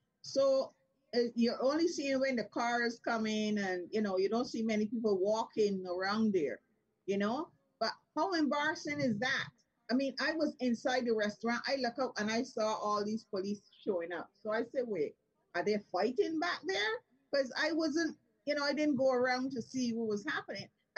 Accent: Quebec, Canada; I'm just a Quebecer as the mayor. I'm just a Quebecer as Legault. Whatever he gets, I'm supposed to get. I'm a Canadian citizen.

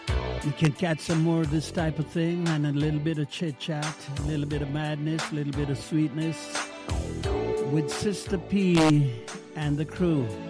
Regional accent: Jamaica; What am I? I'm from Jamaica. I'm mixed up, right?

